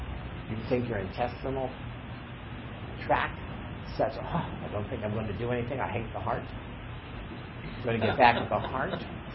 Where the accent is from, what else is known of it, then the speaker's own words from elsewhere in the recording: Pennsylvania, United States; where I grew up in Pennsylvania, we could see the rain coming across the wheat fields?